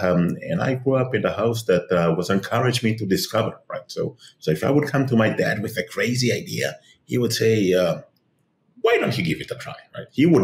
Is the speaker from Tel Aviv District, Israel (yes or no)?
yes; Tel Aviv, Tel Aviv District, Israel; born or raised there